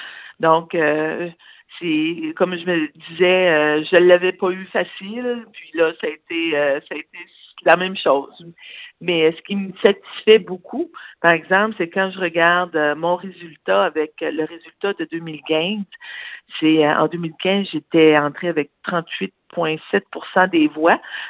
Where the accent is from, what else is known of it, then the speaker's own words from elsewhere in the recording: Quebec, Canada; comme je viens du Québec